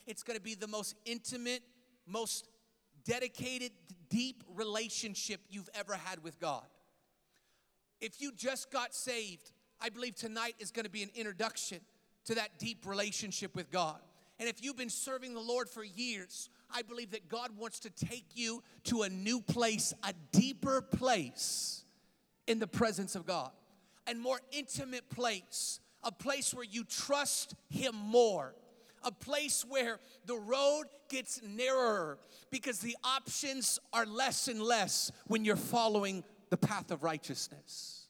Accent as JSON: {"language": "English", "town": "Seattle", "region": "Washington", "country": "United States", "tie": "born or raised there", "said": "and he was my youth pastor growing up in Seattle, and I tormented him, his poor house."}